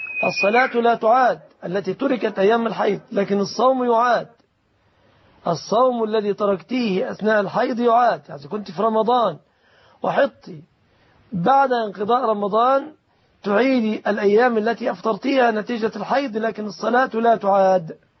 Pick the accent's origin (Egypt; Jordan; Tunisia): Egypt